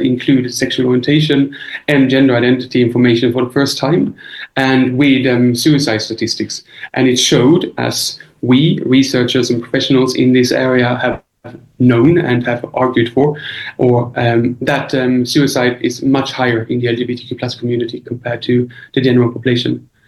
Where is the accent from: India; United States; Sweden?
Sweden; now in London, United Kingdom; I'm originally from Sweden, but I've lived in London in the UK for the last 20 years.